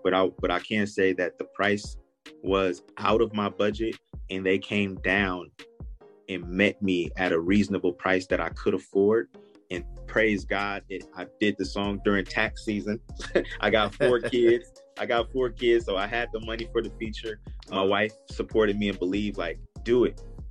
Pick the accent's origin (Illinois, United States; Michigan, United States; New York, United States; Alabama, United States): Illinois, United States; But I'm from Illinois.